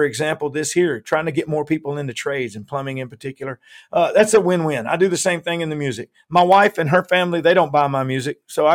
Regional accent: Nashville, Tennessee, United States; Well, I was born in Nashville. My dad was a musician. I grew up in and around it my whole life.

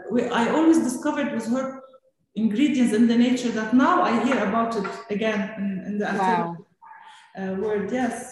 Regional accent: Bentail, Lebanon; from my village, from Bentail, where I come from Lebanon.

